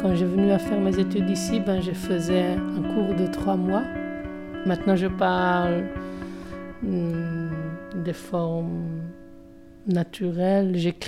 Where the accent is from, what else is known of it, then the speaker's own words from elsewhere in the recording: Jerusalem, Jerusalem District, Israel; French is a second language; moved away as an adult; now in Córdoba, Spain; j'ai 31 ans et je suis de Jérusalem, d'Israël. J'habite ici il y a 2 ans, en Cordoue, en Espagne. Je ne savais rien d'espagnol